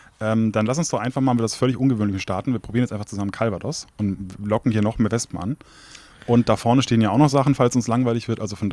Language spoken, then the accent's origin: German; Bavaria, Germany; Ich weiß auch ehrlich gesagt nicht, ob ich als Franke da reingehen sollte